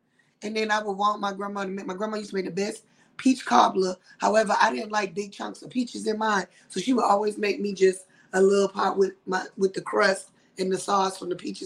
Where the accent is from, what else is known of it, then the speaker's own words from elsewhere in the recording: Charleston, South Carolina, United States; Y'all know I'm from Charleston, Low Country.